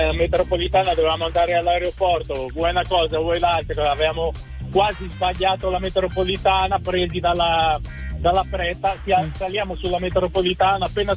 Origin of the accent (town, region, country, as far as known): Varese, Lombardy, Italy